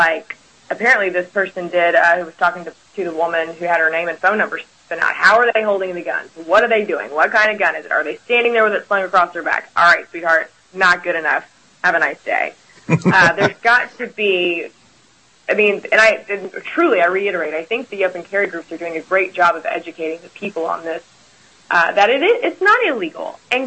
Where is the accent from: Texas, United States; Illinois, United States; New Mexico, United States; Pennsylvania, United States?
Texas, United States; I mean, just being a Texan and the culture that surrounds being a Texan, it's like oil and gas, guns, and family, and God, right?